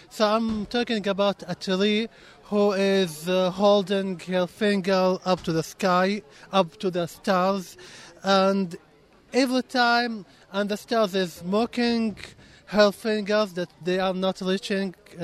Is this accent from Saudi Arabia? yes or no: yes; Saudi Arabia; first language Arabic; English is a second language; I'm from Saudi Arabia.